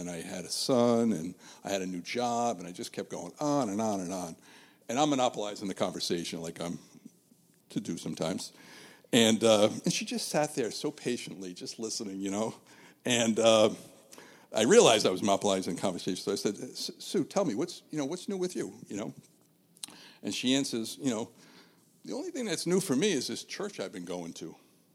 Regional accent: Pawtucket, Rhode Island, United States; I grew up Roman Catholic in Pawtucket. I returned to my local parish and started the obligatory Catholic rituals.

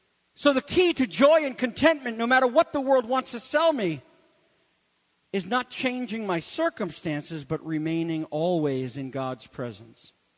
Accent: New England, United States; We're from New England. We eat caw hogs.

